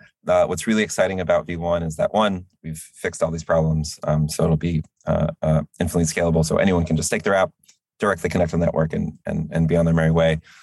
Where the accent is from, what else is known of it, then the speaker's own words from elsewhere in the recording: United States; I am an American. I am the U.S. our company is based out of the U.S.